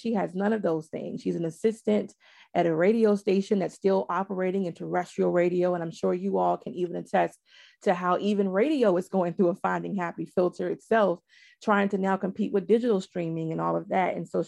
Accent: the South, United States; because I'm from the South and I just love just Southern everything

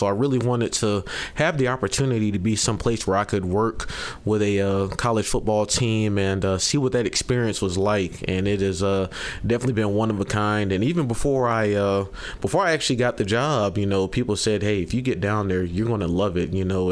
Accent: Mauldin, South Carolina, United States; also born or lived in Germany / Anniston, Alabama; I was actually born in Germany. My dad's a military, so I was born in Germany, 1988. We moved to Anniston, Alabama in 1991, so spent 4 years there. And then moved in 1995 to Malden, South Carolina, a little town in Greenville.

